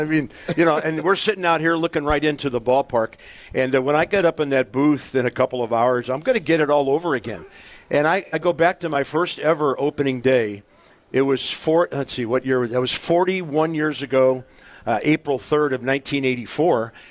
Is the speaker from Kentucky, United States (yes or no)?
no; St. Louis, Missouri, United States; I grew up in St. Louis, been a Midwestern boy my whole life, and this opportunity came up in 06.